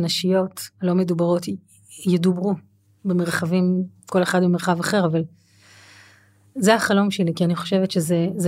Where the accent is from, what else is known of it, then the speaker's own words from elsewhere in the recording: Jerusalem, Jerusalem District, Israel; גדלתי בקריית משה, ושם זה היה לא קל